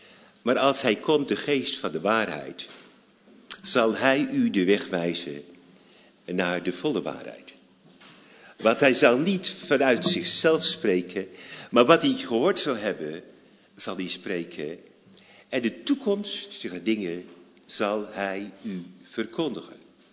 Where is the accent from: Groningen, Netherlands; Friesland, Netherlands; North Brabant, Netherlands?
North Brabant, Netherlands; Altena; we zitten alle hier in Andel, ik kom van Altena. Familie van boeren